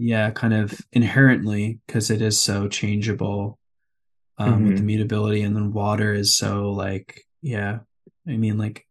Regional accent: New York City, New York, United States; because I grew up in New York City, 100 yards from the ocean.

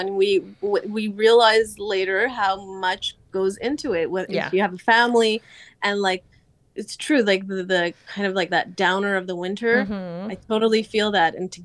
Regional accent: Canada; moved away; he's the American one, actually, and I grew up in Canada, and I brought him here

